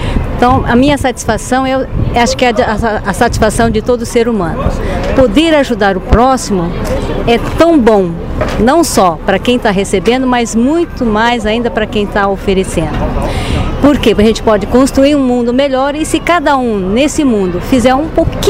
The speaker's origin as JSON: {"language": "Portuguese", "region": "São Paulo", "country": "Brazil", "tie": "born or raised there", "said": "Eu sou de São Paulo, capital, sou descendente de japoneses, meus pais eram japoneses, e a grande maioria dos japoneses se concentraram em São Paulo e foi lá onde eu nasci."}